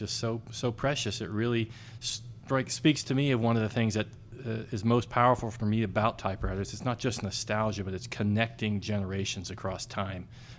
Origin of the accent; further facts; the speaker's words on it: Denton, Texas, United States; they were having some event in Denton, which turns out to be my hometown.